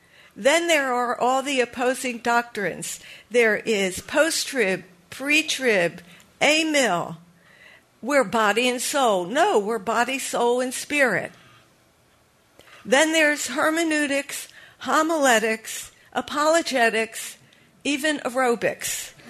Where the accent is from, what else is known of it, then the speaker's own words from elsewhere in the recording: Philadelphia, Pennsylvania, United States; a command that she gave me that I heard over and over again growing up in Philadelphia on 1124 Gillam Street.